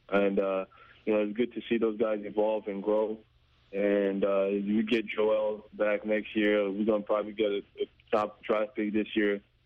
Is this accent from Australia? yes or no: no; Cameroon; now in United States; I'm from Africa, especially Cameroon, but I feel like I'm a representation of Africa where I'm at.